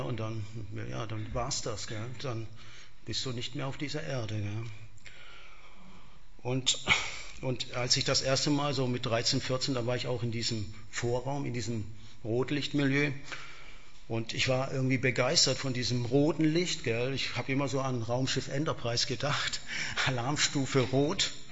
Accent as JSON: {"language": "German", "town": "Heilbronn", "region": "Baden-Württemberg", "country": "Germany", "said": "das war ganz in der Nähe, wo ich gewohnt habe. Ich komme ja aus Heilbronn."}